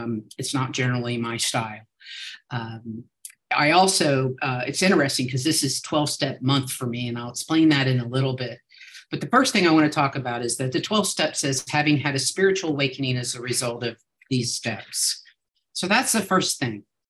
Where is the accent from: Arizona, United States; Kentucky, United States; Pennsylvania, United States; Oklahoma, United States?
Kentucky, United States; Louisville; I'm an alcoholic from Louisville, Kentucky.